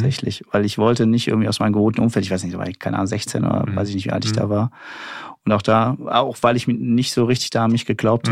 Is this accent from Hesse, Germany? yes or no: yes; Kassel, Hesse, Germany; Und ich komme aus Nordhessen, Kassel habe ich damals schon gewohnt.